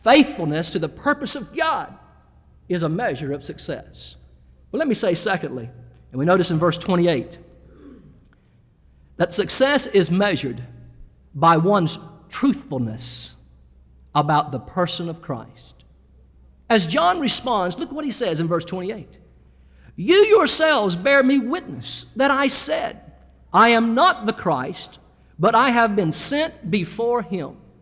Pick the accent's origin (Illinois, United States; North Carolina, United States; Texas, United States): North Carolina, United States; Jacksonville; I'm from Jacksonville, North Carolina. Some of you have traveled through that city by way of Uncle Sam. We're home to Camp Lejeune, a very large Marine Corps base.